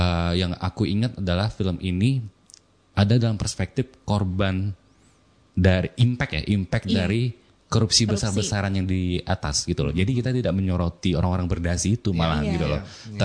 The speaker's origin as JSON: {"language": "Indonesian", "region": "West Kalimantan", "country": "Indonesia", "tie": "born or raised there", "said": "aku kan juga dari Kalimantan Barat ya aslinya ya, besar dan lahiran besar di sana gitu."}